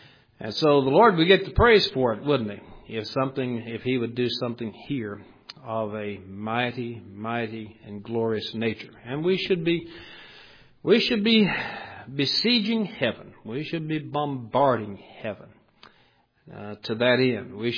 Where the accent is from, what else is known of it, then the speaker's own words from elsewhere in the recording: Illinois, United States; born there; After all, I was born in Illinois, and I speak Illinois.